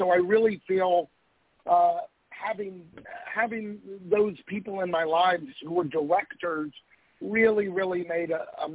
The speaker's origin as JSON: {"language": "English", "region": "Texas", "country": "United States", "tie": "born or raised there", "said": "growing up in Texas, we had the million-dollar movie that played in the, I think a lot of cities and states did, but ours was every day after school."}